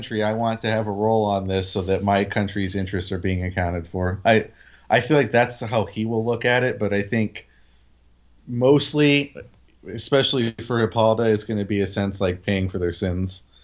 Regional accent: Casper, Wyoming, United States; My hometown, Casper, it relatively for Wyoming, is a city. It's got about 50,000 people. That's the second largest city in the state

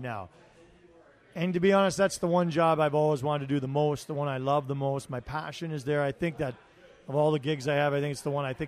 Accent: Toronto, Ontario, Canada; now in Calgary, Canada; And I moved here 23 years ago I went to university in Ottawa. I'm originally from Toronto, and I'm a Calgarian.

